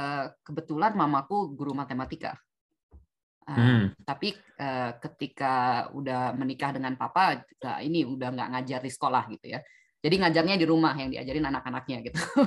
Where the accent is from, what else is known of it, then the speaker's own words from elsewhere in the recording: Berastagi, North Sumatra, Indonesia; Jadi karena aku gedenya di kota kecil nggak ada Gramedia or anything like this. Jadi aku gedenya itu di Brastagi itu di Sumatera Utara. Kota besar yang paling dekat Medan ya.